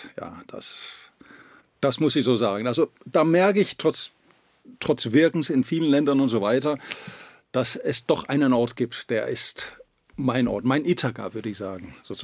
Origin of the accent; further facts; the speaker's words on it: Greece; Es war in Griechenland und ist nach wie vor überhaupt, man wird als Grieche gesehen. Erstens, ich kann ja die Sprache fließen, konnte sie auch fließen. Ich bin dort aufgewachsen, kannte natürlich die Kultur. Ich bin in dieser Kultur aufgewachsen, aber ich war natürlich auch ein bisschen anders, weil das dänische Element auch stark war.